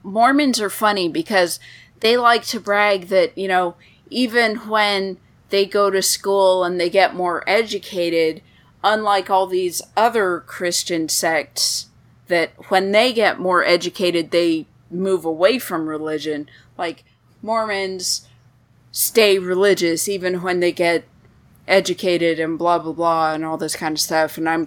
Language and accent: English; Denver, Colorado, United States; So I grew up in the Denver area.